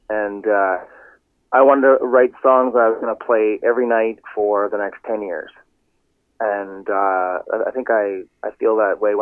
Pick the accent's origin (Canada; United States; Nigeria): Canada; Ontario; And I'm originally from Ontario, so I always find reasons to come back there